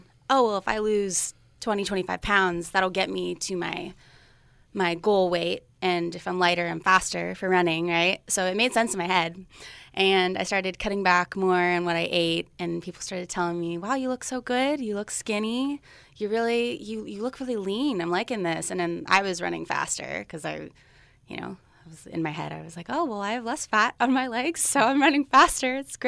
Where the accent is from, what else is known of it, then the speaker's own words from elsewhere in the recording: Sunnyvale, California, United States; So I'm from the Bay Area, Silicon Valley, Sunnyvale, California, and I came to Cal Poly San Luis Obispo mainly for the running team and for the biology major.